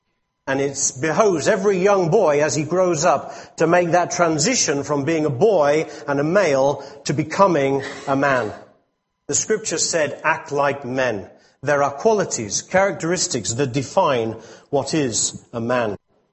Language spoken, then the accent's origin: English; England, United Kingdom; I have been brought up as an English person within the English culture